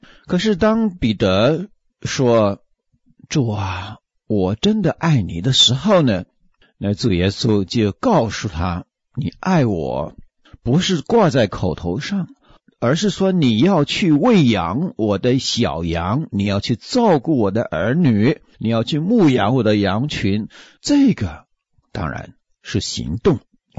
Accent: Taiwan; 我们台湾人常讲的你吃饱了没有

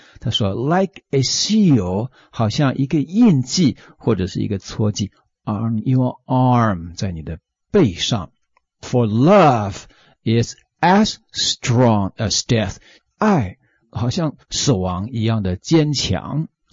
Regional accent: China; 我们中国人说由爱生恨

